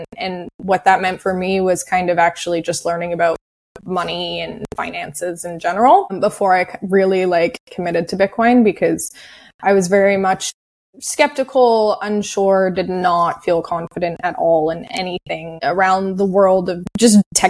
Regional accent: Toronto, Ontario, Canada; I'm originally from Canada. I grew up in the Toronto area.

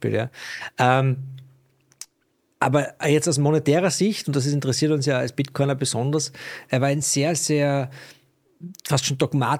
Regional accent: Austria; Jetzt bist du ein Österreicher und ich bin ein Österreicher.

